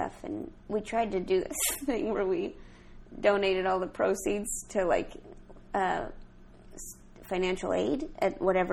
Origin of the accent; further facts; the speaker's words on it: St. Louis, Missouri, United States; And then after that, I went to St. Louis. I'm from St. Louis.